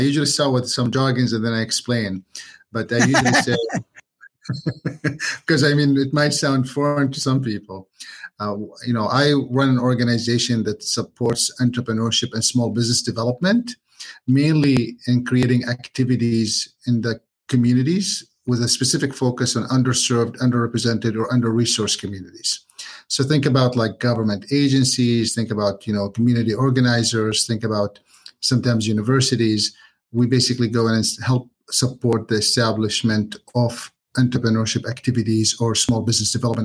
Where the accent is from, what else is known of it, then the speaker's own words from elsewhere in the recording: Gaza Strip, Palestine; also born or lived in Kuwait; now in United States; I'm originally from Palestine. I'm from Gaza Strip. I lived in Kuwait most of my life till the first Gulf War happened. And then when the first Gulf War happened, I came to the U.S. initially to go to school